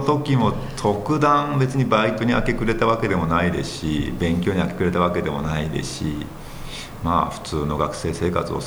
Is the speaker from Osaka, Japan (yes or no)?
no; Edogawa, Tokyo, Japan; also born or lived in Koto; 実は生まれは多分江東区、東雲だったっぽいですね。東雲で生まれて小学校、幼稚園だな、幼稚園の頃に引っ越して江戸川に来ただと思います。